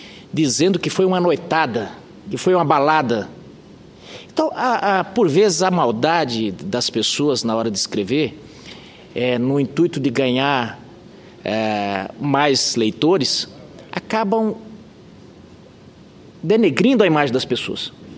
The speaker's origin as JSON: {"language": "Portuguese", "region": "Mato Grosso", "country": "Brazil", "said": "eu que sou mato-grossense"}